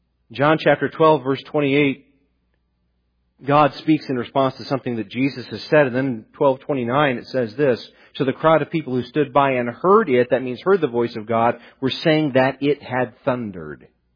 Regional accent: Midwest, United States; growing up in the Midwest, that's where I'm originally from

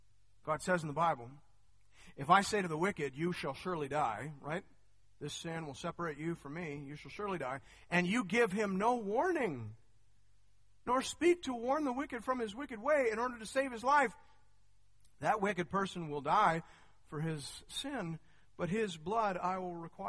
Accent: Canada; I'm a Canadian, not a first century Jewish person

